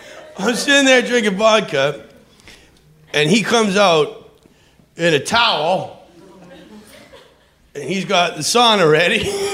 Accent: Western Canada, Canada; I'm from Western Canada.

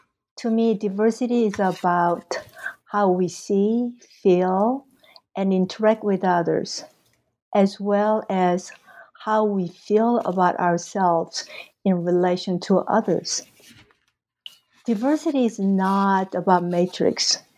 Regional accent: Mexico City, Mexico; I guess I came from Mexico City, where I attended the American High School for 4 years. And that was in late 60s, early 70s.

